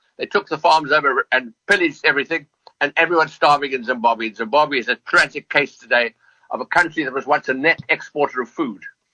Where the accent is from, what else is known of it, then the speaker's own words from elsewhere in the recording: United Kingdom; End of the day, you know, we're a British nation, and we're stronger for it.